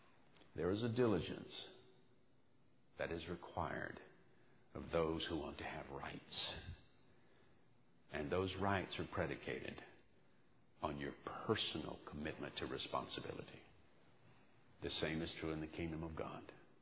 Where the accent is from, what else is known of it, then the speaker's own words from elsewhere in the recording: United States; I am an American. I expect to die red, white, and blue.